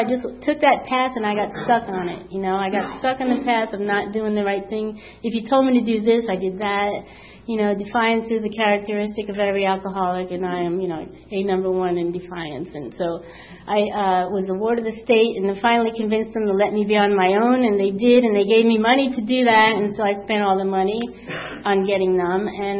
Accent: New Jersey, United States; born there; Okay, so I was born in New Jersey at a very young age.

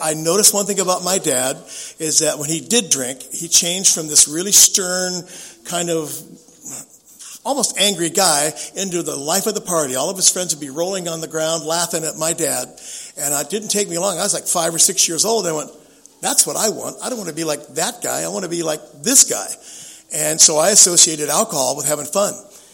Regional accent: San Diego, California, United States; also born or lived in San Francisco; I figured the problem was because I'm a musician, I'm growing up in San Diego, I need to get out of here. I need to do a geographic. So I moved up to San Francisco, into the Bay Area.

